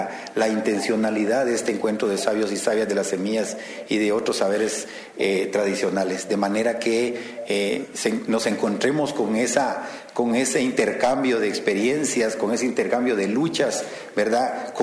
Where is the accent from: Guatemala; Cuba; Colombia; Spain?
Guatemala; esta es una lucha que siempre nos ha gustado como guatemalteco remarcar